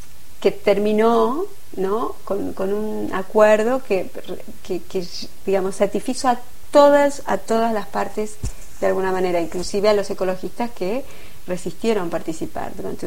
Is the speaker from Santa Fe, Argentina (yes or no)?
no; Buenos Aires, Argentina; nosotros vinimos de Buenos Aires. Y Buenos Aires es una metrópoli, digamos, para el país.